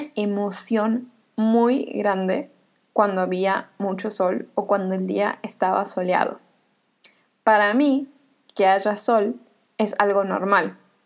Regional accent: Argentina; moved away; Otra cosa que me gusta de vivir en Argentina, bueno, ahora en realidad es la primera vez que estoy viviendo en mi país, pero estoy viviendo en otra ciudad que no es la ciudad en la que nací.

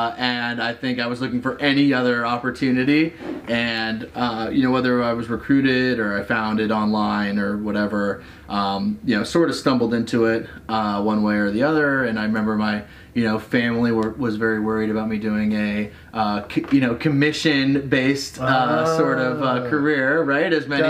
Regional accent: Annandale, Virginia, United States; So born at Fairfax Hospital, grew up in Annandale, went to Woodson High School, live in Arlington now. So I've been a Northern Virginia gu

